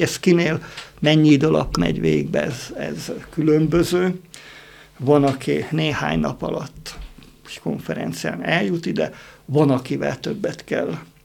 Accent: Szentes, Csongrád-Csanád, Hungary; Én akkor Magyarországról származom, ugye Szentes Csongrád megye, nem messze Szegedtől.

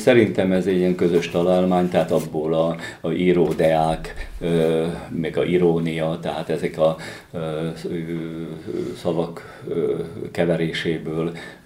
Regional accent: Dunajská Streda, Trnava Region, Slovakia; also born or lived in Šamorín; Én ugye Dunaszerdahelyen születtem, itt éltem addig mindig, illetve egy ideig éltem Somorján is, Bajkai Mikinél albérletben

